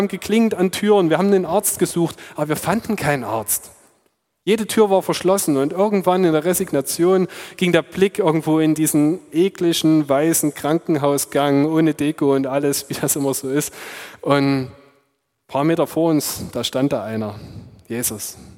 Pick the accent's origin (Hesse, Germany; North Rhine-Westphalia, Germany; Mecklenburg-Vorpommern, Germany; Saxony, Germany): Saxony, Germany; Chemnitz; Auf jeden Fall, ich bin Chemnitzer.